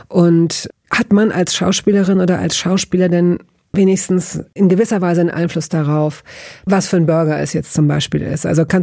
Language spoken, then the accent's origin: German; Hanover, Lower Saxony, Germany; in Hannover, wo ich aufgewachsen bin